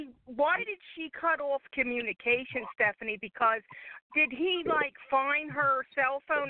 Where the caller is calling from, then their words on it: Philadelphia, Pennsylvania, United States; I'm calling from Philadelphia, PA.